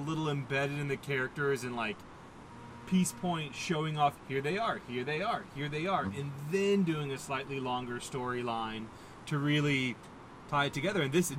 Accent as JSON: {"language": "English", "country": "Australia", "said": "I'm from Australia. I'm still trying to convince my UK friends to get on the horn."}